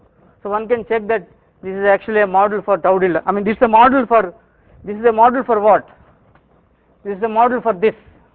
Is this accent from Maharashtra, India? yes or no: yes; Mumbai, Maharashtra, India; See, I am from Bombay and far away from the Western society. So I rarely get a chance to talk to people, interact with the international community.